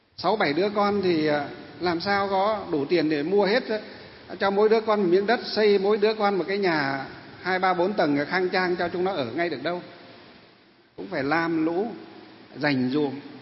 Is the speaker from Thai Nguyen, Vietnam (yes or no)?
no; Hòa Bình, Vietnam; Mặc dù chúng tôi được sinh ra ở tỉnh Hòa Bình. Tỉnh Hòa Bình là gì?